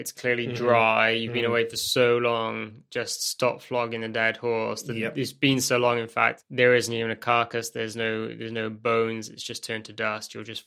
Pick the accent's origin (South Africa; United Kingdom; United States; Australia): United Kingdom; So from my own experience as a Brit, not very biscuity, I don't think.